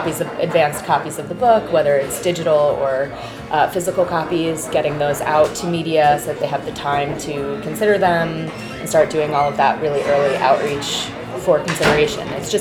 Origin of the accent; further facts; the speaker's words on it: Suffern, New York, United States; Yeah, I grew up in Suffern, so it's